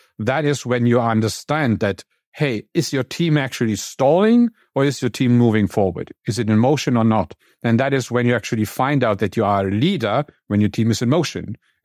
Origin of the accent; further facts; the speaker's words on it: Germany; English is a second language; So I'm coming from Germany, and that's a very traditional country.